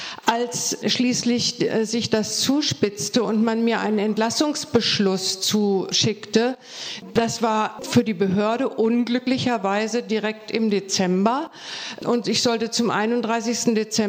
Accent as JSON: {"language": "German", "region": "Bremen", "country": "Germany", "said": "ich komme aus Bremen, dem Bundesland, von dem ich ursprünglich dachte, dass es das fortschrittlichste ist"}